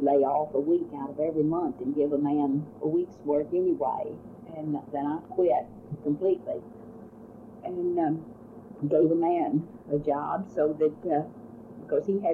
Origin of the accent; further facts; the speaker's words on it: Fort Worth, Texas, United States; born there; I was born in Fort Worth.